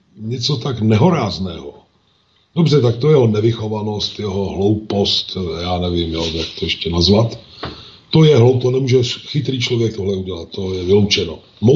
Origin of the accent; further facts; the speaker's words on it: Prague, Czechia; Já jsem Pražák, takže možná začnu.